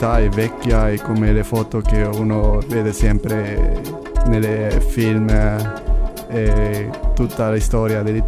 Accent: Guatemala; Italian is a second language; now in Cagliari, Italy; Dal Guatemala.

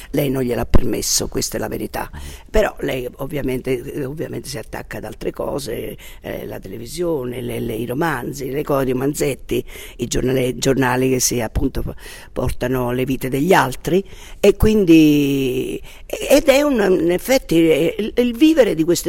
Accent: Campania, Italy; accent: Neapolitan; c'è anche questo napoletano che ci aiuta molto, diciamo, questo nostro dialetto

